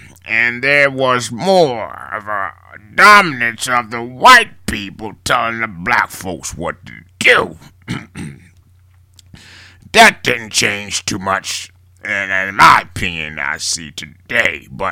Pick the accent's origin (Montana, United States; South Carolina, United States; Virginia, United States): South Carolina, United States; Aiken; Yeah, I grew up in Aiken, South Carolina. About fucking 60 miles away from Columbia.